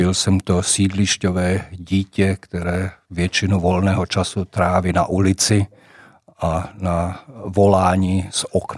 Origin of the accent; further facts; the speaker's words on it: Bratislava, Bratislava Region, Slovakia; Já jsem vyrostl, nebo narodil jsem se ve staré části, možná i v Praze se je známa ta část Petržalka, která byla na druhé straně Dunaje, za mého mládí to byla ještě vesnice. No a pak Petržalku zbourali, bydleli jsme normálně na sídlišti